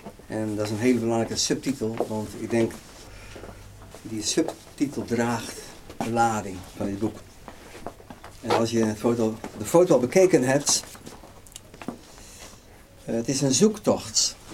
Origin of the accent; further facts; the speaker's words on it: Zeeland, Netherlands; Als Zeeuw, geboren en getogen Zeeuw.